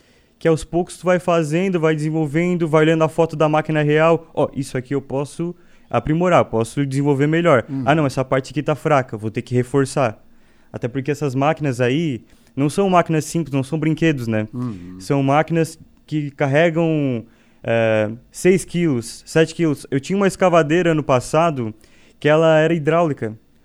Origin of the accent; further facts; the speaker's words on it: Urussanga, Santa Catarina, Brazil; Exato, fui criado, nasci e sempre permaneci em Uruçanga.